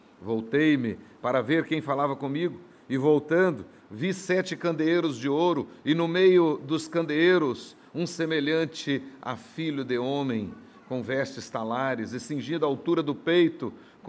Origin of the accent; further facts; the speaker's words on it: Cuiabá, Mato Grosso, Brazil; Eu sou de Cuiabá, entendeu? Eu saí hoje de Cuiabá às 3:30 da manhã com 30 graus.